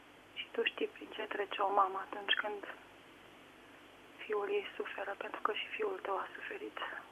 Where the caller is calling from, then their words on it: Craiova, Dolj, Romania; Sunt din Craiova, eu nu sunt încă o bunică. Sunt de vârstă medie